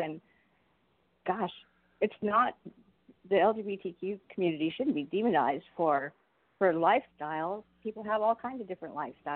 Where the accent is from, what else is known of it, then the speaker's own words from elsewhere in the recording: West Covina, California, United States; born there; I was born there.